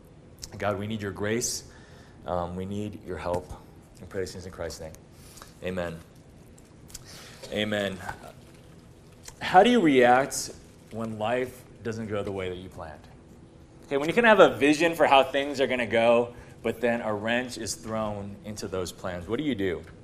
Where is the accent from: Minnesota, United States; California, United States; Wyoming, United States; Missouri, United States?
California, United States; Torrance; now in Texas, United States; I grew up in Torrance. Okay, I live in Texas now, but I grew up in Torrance.